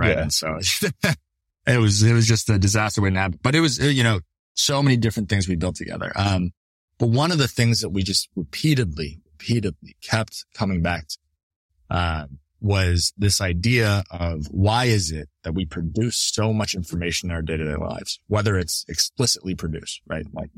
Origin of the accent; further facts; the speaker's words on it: Canada; as a Canadian